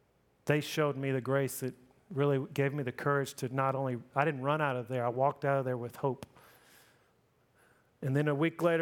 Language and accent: English; Mississippi, United States; now in Tampa, United States; I'm from Mississippi, man. We moved here from 10,000 people, and we were driving to Tampa Airport.